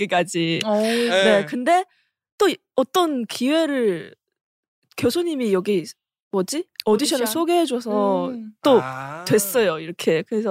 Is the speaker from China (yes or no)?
yes; Wuhan, Hubei, China; Korean is a second language; now in South Korea; 저 우한이요.